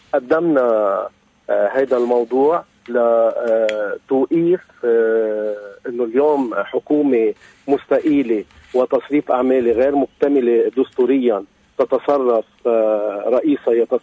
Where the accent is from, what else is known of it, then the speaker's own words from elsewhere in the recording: Lebanon; نحن علينا كلبنانيين